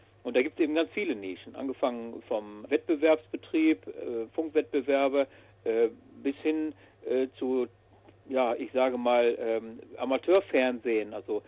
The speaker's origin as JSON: {"language": "German", "town": "Herford", "region": "North Rhine-Westphalia", "country": "Germany", "said": "Ja, ich komme aus Herford"}